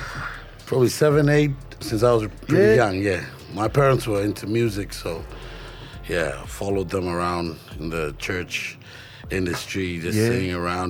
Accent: Southern Highlands, Papua New Guinea; But I was raised in Southern Highlands

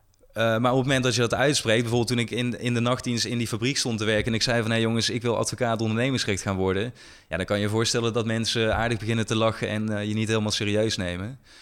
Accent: Weert, Limburg, Netherlands; toen werkte ik in een magazijn in Weert, waar ik ben opgegroeid. Een klein dorp in de buurt van Eindhoven.

